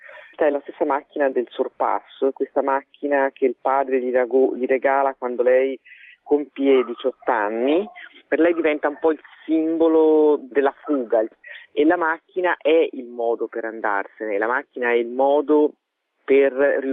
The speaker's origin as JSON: {"language": "Italian", "town": "Florence", "region": "Tuscany", "country": "Italy", "said": "io sono fiorentina, sono nata a Firenze"}